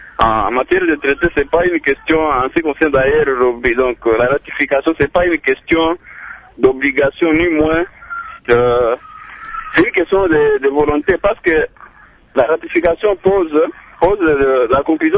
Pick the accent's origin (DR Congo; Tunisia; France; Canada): DR Congo; chez nous, en République démocratique du Congo